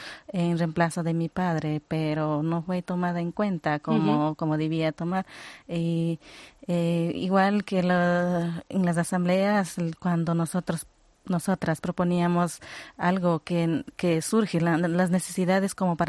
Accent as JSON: {"language": "Spanish", "town": "Palmira", "region": "Chimborazo", "country": "Ecuador", "said": "vengo de Ecuador, de la provincia de Chimborazo, de la parroquia de Palmira, antes conocido como Desierto de Palmira."}